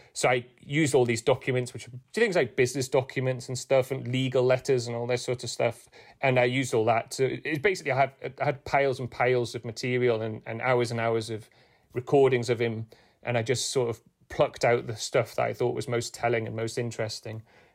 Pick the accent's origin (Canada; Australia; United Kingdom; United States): United Kingdom; Newcastle, North East England; So I'm from Newcastle.